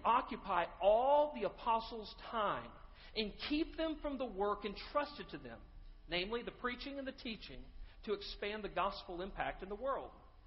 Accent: Texas, United States; When I grew up in Texas, it was people from Arkansas.

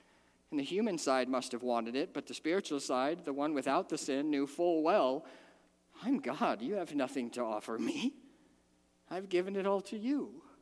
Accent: Detroit, Michigan, United States; I grew up in Detroit, so there's not a lot of bull riding there, and I ended up in Okinawa misbehaving with Marines.

